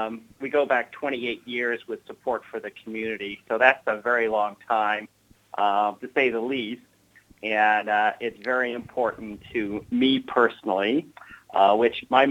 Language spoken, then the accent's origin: English; California, United States; Oh, it was incredible because I grew up in Western Sonoma County